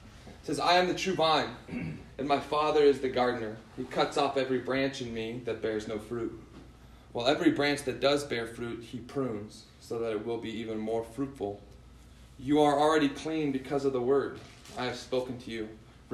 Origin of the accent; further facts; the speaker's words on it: California, United States; I didn't grow up in the church. I was born and raised in Central Valley and two loving parents, two brothers.